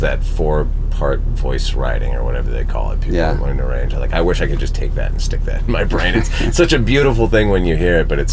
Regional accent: Texas, United States; But I did want to talk to you about like growing up in Texas, because you grew up outside of Houston, right? Mm-hmm.

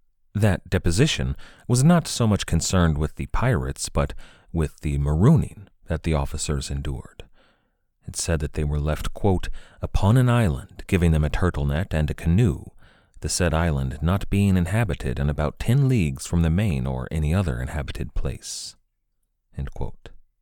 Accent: United States; Now I say Captain Graham because I'm an American

